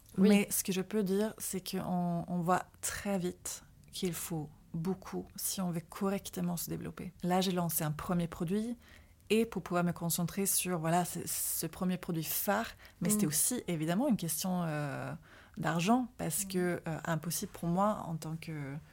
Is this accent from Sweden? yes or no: yes; Sweden; on part dans mon pays natal, la Suède, fin avril